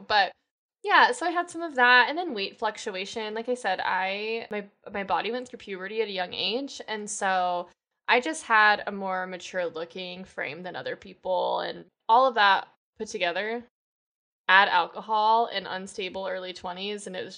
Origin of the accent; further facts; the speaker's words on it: Michigan, United States; I grew up in Michigan